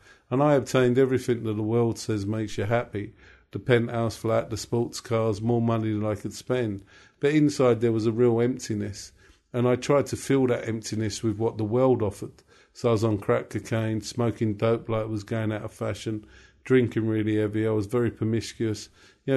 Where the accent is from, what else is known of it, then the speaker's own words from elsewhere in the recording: Walthamstow, London, United Kingdom; born there; I was born in Walthamstow in the East End of London, and I was baptised a Catholic, but I was never brought up as a Catholic.